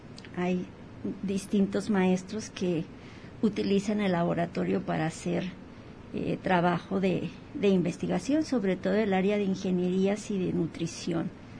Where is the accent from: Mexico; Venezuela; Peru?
Mexico; es nuestro deber como mexicanos